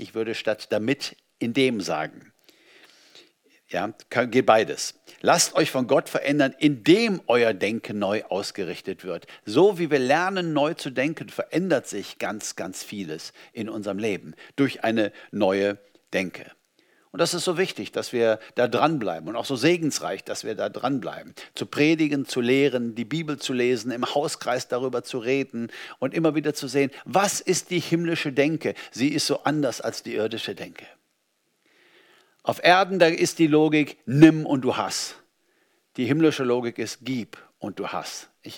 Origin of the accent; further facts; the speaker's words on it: Germany; Ich meine, ich bin Deutscher, ich lebe in einem Land, irgendwie als Fremder, aber irgendwie doch nicht.